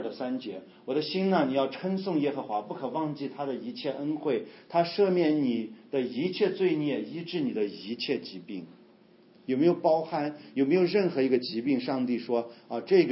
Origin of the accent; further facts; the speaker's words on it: China; 然后一生用我们中国人的话说辛辛苦苦，对不对？